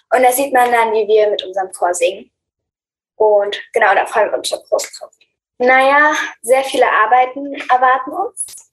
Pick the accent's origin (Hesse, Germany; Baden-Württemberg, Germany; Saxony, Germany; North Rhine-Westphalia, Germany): Saxony, Germany; Leipzig; wir sind 11 und 12 Jahre alt und wir kommen aus Leipzig